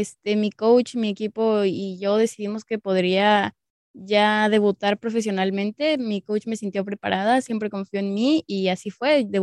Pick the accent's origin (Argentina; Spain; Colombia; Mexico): Mexico; Mexico City; Sí, soy de la Ciudad de México.